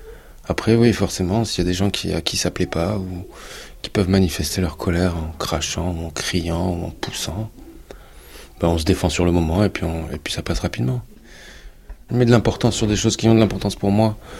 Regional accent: Casablanca, Casablanca-Settat, Morocco; moved away as an adult; Je suis né à Casablanca, au Maroc, où j'y ai passé toute mon enfance jusqu'au bac. Mon père est marocain, musulman. Ma mère est d'origine franco-allemande.

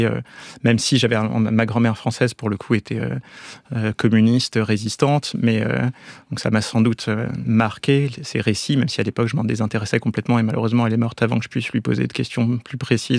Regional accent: Italy; J'ai perdu mon père peu de temps après ma naissance, donc j'ai grandi en Italie avec ma mère et ma tante, donc petite classe moyenne, et par contre, fils unique, élevé en Italie en plus, par deux femmes.

